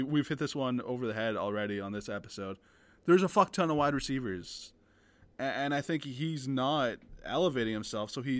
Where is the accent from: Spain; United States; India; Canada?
Canada; we're both Canadian, obviously